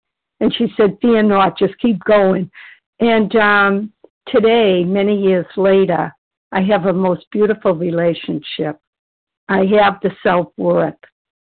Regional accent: Massachusetts, United States; a compulsive overeater, and I'm from Massachusetts.

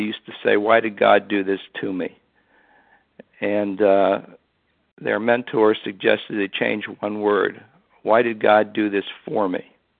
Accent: West Chester, Pennsylvania, United States; I'm from Westchester, Pennsylvania.

